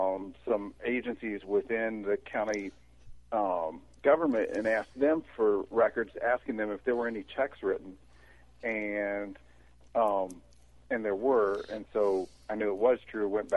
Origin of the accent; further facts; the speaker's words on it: West Virginia, United States; I grew up in West Virginia. My father was a teacher, but he became active politically.